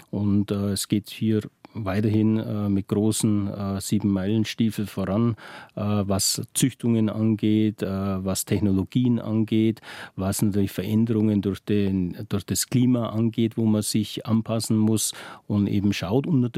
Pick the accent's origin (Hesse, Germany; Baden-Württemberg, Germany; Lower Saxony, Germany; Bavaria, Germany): Bavaria, Germany; Heimat ist für mich einfach die Landschaft bei uns in Bayern, grün, die entspannten Leute, man kann mit jedem reden